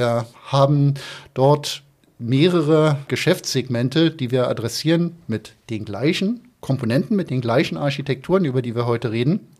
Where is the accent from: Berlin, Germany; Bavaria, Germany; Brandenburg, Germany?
Bavaria, Germany; Munich; Ich komme aus München